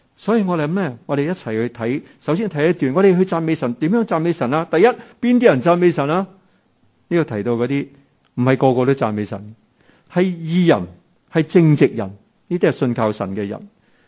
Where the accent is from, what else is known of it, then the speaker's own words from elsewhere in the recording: Hong Kong; 我们香港人呢经历很多很多的事情。